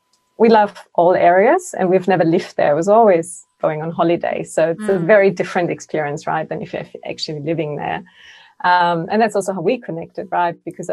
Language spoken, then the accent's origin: English; Germany; now in Australia; I grew up in Germany. And then, about 14 years, we decided to move to Australia.